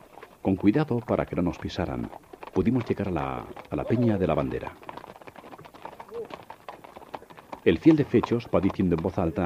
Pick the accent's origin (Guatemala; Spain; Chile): Spain; Atienza, Castilla-La Mancha; En Atienza, mi tierra, donde la luz y la sombra se juntaron para algo más que para que pase un día